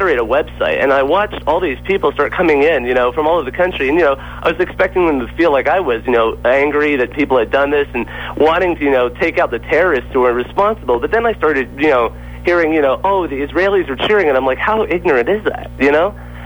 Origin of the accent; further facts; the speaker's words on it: Bakersfield, California, United States; also born or lived in Toronto; now in Los Angeles, United States; I was born in Toronto, raised and served 15 years in Bakersfield before I came down to L.A.